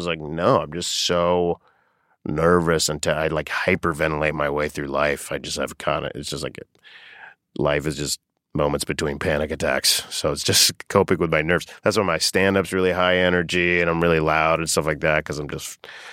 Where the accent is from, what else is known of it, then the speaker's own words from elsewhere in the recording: Boca Raton, Florida, United States; Boca Raton, Florida.